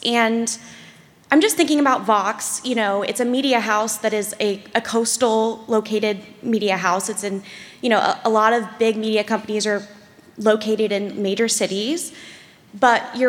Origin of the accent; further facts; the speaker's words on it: Nashville, Tennessee, United States; I'm from Nashville, so I'm thinking about this big middle.